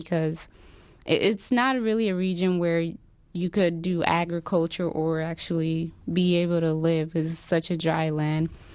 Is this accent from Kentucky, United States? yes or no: yes; Louisville, Kentucky, United States; now in Milwaukee, United States; I did have a pretty rough time growing up in Louisville, whereas in Milwaukee it's very different.